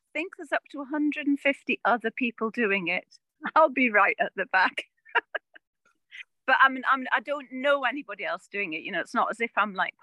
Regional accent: Wooler, North East England, United Kingdom; eventually I hope to reach Wooler, which is my hometown, and that's where my mum still is.

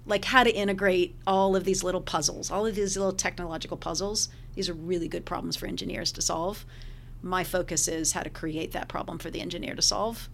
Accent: California, United States; And then I decided I wanted to come back to my home state of California after winning that campaign.

